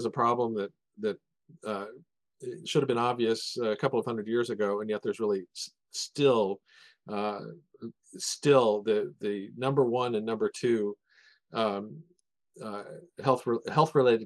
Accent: Kansas City, Missouri, United States; My hometown stadium, Arrowhead Stadium in Kansas City, is one of the very worst.

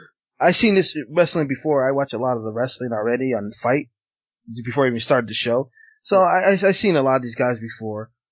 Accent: Las Vegas, Nevada, United States; I'm from born and raised in Las Vegas, Nevada, and we don't like Duke University

